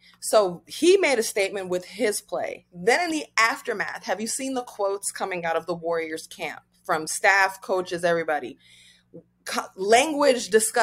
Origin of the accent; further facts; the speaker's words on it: Nigeria; I'm African, I'm Nigerian.